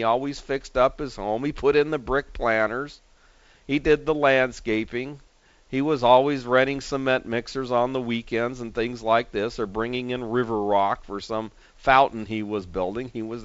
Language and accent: English; California, United States; Of course, we live in Southern California. I grew up in Southern California.